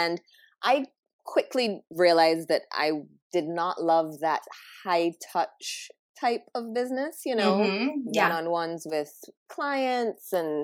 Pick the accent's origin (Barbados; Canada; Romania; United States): Barbados; I'm from Barbados.